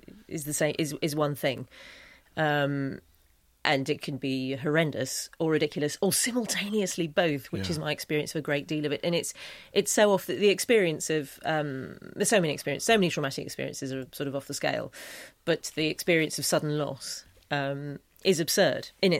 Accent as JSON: {"language": "English", "region": "England", "country": "United Kingdom", "said": "I'm English."}